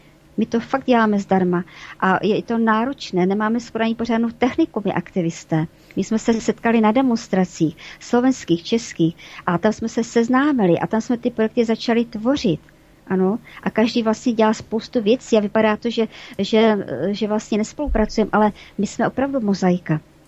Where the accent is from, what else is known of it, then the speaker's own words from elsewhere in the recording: Opava, Moravian-Silesian Region, Czechia; čili se zastupiteli tady města Opavy, jsem z Opavy